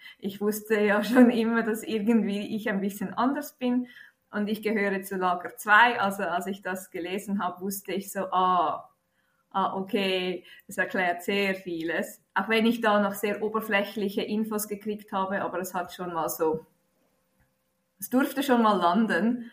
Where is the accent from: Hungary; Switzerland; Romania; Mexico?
Switzerland; German is a second language; Man hört's, ich bin nicht Muttersprachlerin Deutsch, ich komme aus der Schweiz.